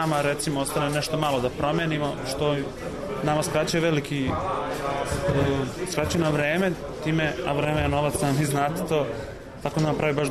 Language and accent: Serbian; Crvenka, Vojvodina, Serbia; now in Novi Sad, Serbia; dolazim iz Crvenke, trenutno studiram u Novom Sadu, Fakultet tehničkih nauka.